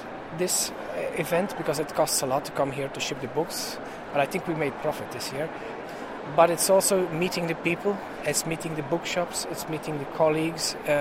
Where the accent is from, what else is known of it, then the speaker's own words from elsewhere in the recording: Ghent, Flanders, Belgium; We are from Ghent, Belgium.